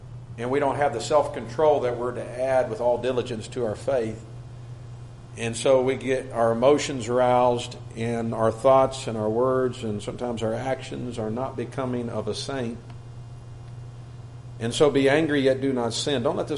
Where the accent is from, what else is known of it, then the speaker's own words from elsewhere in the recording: Bowling Green, Kentucky, United States; Some of my fondest memories of my childhood and growing up in Bowling Green, Kentucky, with my family, with, as I mentioned, my three sisters